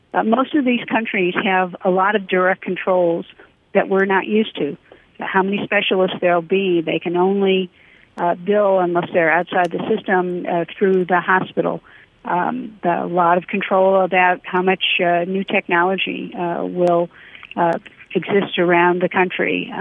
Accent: Detroit, Michigan, United States; I grew up in Detroit.

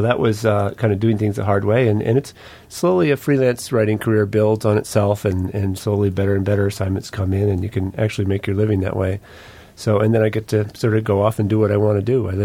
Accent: Anchorage, Alaska, United States; I grew up in Anchorage and went to Stellar for high school.

